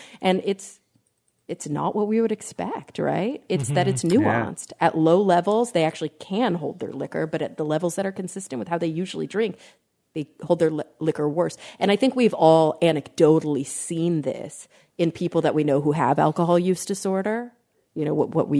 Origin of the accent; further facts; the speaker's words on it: Texas, United States; I don't know if it's a function of growing up in Texas or what, but I've definitely witnessed a lot of really severe alcohol use disorder in my life.